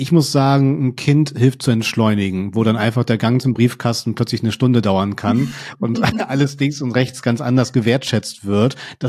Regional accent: Hamburg, Germany; muss ich als Hamburger aber auch wirklich sagen, Vitamin D muss hier wirklich ins Grundwasser.

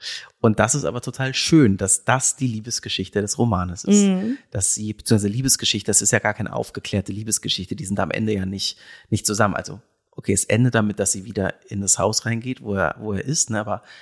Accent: Hamburg, Germany; ich bin da auch auf dem Land groß geworden, jetzt nicht an der Ostsee direkt, aber in Hamburg, ne, Umland

